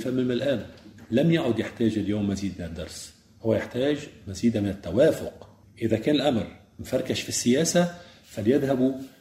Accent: Lebanon

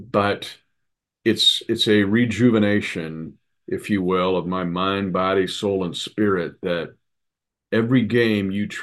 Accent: Kansas/Nebraska border, United States; now in Missouri, United States; I grew up on the Kansas-Nebraska border at the 40th parallel line.

